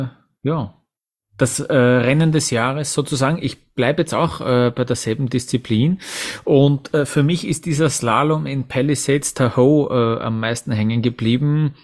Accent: Austria; als Österreicher

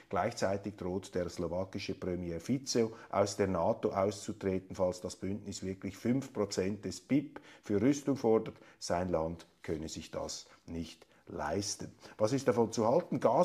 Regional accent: Switzerland; dass ich als Schweizer mit meiner begrenzten kleinstaatlerischen Sicht

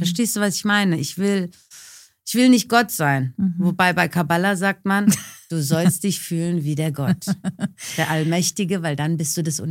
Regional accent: Iran; now in Germany; Ich komme aus dem Iran

